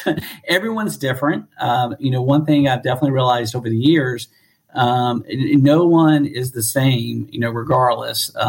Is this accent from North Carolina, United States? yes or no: yes; North Carolina, United States; accent: North Carolina; now in Washington, United States; I'm originally from North Carolina, so that's where this accent comes from, in case you're curious. I've been in the D.C. area for a little over 20 years.